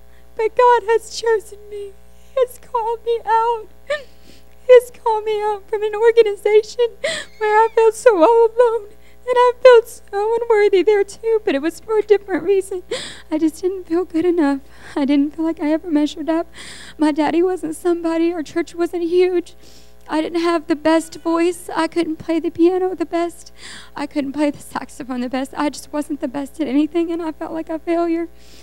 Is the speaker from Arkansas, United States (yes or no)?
yes; Glenwood, Arkansas, United States; I'm from Glenwood, Arkansas